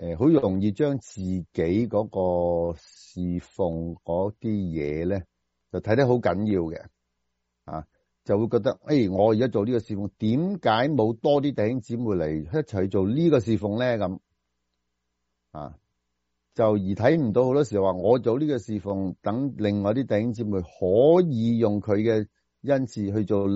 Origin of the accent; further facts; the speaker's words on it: China; 我哋中国人都比较谦虚嘅